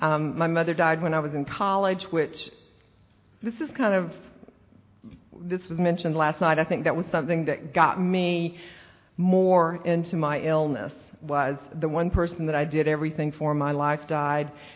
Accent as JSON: {"language": "English", "town": "Cochran", "region": "Georgia", "country": "United States", "tie": "born or raised there", "said": "Like I said, when I was in the fifth grade, we were settled, and I ended up growing up in Cochran, Georgia"}